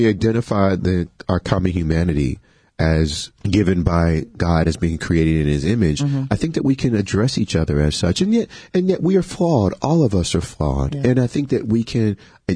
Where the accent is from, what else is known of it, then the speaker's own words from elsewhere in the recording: the South, United States; You know, I grew up in the South and I've heard stories of my great great grandfather fought in the Civil War on the Confederate side.